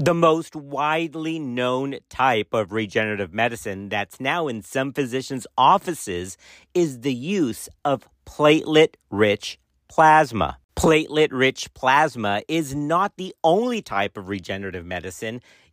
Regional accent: Dallas, Texas, United States; now in College Station, United States; You all know that I'm from Dallas, and we moved to College Station in 2015.

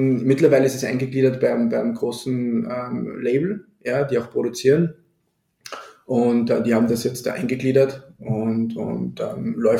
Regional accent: Austria; werden zu Pellets bei uns in Österreich gepresst

